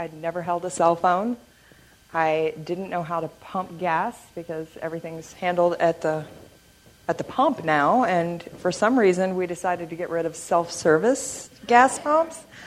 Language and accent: English; Indiana, United States; now in Chicago, United States; the differences I've made in Chicago, I want to take back to my home state. So I am working on raising the funds so that I can go work at the Wrongful Conviction Clinic in Indianapolis.